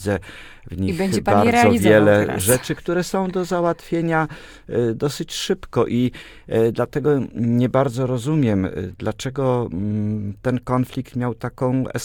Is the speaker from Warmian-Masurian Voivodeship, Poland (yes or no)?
no; Łódź, Łódź Voivodeship, Poland; jestem z pochodzenia łodzianinem. Cała moja rodzina to jest wielopokoleniowa rodzina łódzka i ze strony mamy, i ze strony taty.